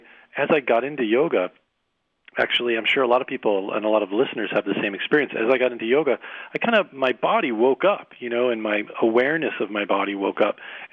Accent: New Jersey, United States; So I grew up in New Jersey, and I don't know if, you know, folks all over all over Canada and the U.S. know, but New Jersey's pretty intense.

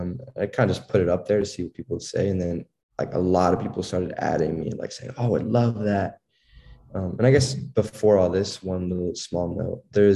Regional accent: Kingston, Washington, United States; I'm not from Seattle, but I'm from like an hour from Seattle. It's like right across the water. It's called Kingston, Washington. No one really knows where that is, but it's a nice little small town.

